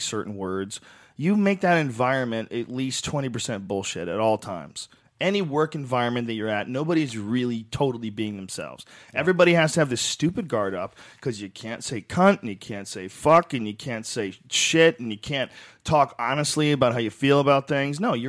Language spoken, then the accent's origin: English; Boston, Massachusetts, United States; It was like when I was a kid in high school, when you're growing up in Boston.